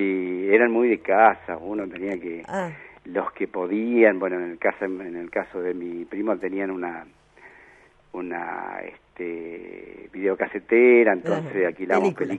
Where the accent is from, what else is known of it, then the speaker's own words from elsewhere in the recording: Misiones, Argentina; No, mira, yo provengo de la provincia de Misiones, una familia muy humilde, donde somos 9 hermanos.